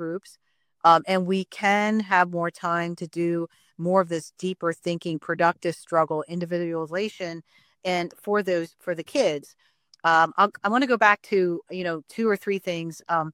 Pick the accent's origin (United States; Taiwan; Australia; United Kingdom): Taiwan; I'm actually from Taiwan, but like certainly Chinese background